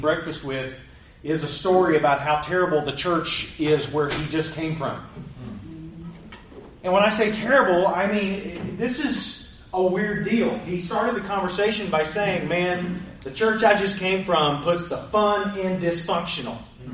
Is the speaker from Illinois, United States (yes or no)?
no; Tennessee, United States; Let me dumb this down. I'm from Tennessee. I was a youth pastor, youth minister for 12 years